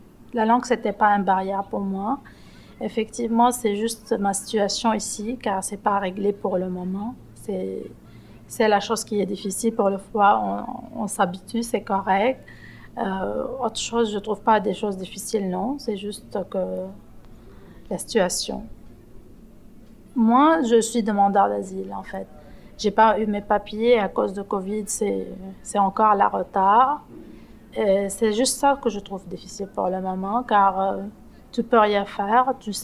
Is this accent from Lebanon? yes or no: yes; Lebanon; moved away as an adult; now in Anjou, Canada; Je suis libanaise. J'ai arrivé au Québec en juillet 2019.